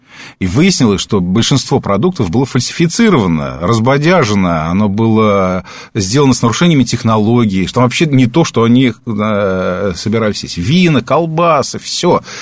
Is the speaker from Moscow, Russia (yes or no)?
yes; Moscow, Russia; Да, ну, я коренной москвич. Мне проще писать. Я помню еще ту Москву